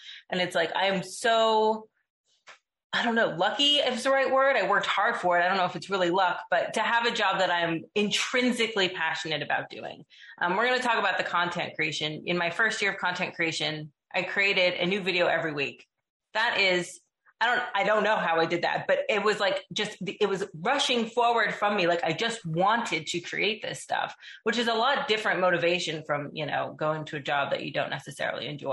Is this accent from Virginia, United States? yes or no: no; Texas, United States; You know, I was born and raised in Texas.